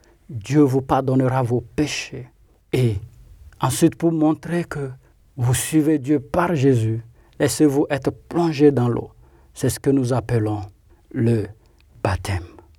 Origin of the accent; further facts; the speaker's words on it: Togo; Je suis originaire du Togo.